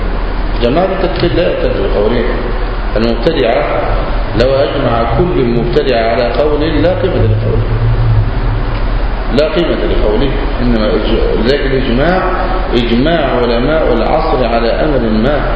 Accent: Egypt; المشتهر عندنا في مصر

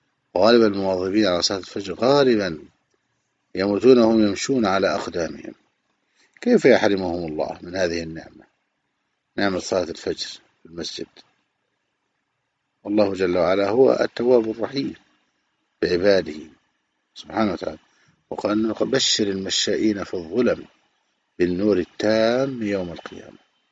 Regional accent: Egypt; يعني هذه صارت ظاهرة عندنا في مصر خاصة

